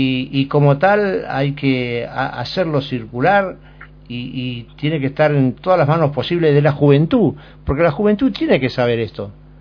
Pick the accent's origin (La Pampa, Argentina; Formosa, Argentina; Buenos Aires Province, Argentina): Formosa, Argentina; Clorinda; yo soy de Clorinda. Cuéntemelo a mí, que yo nací en Clorinda, provincia de Formosa.